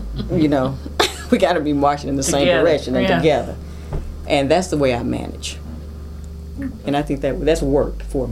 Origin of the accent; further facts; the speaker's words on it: Jackson, United States; I grew up in Jackson. I know a lot of people.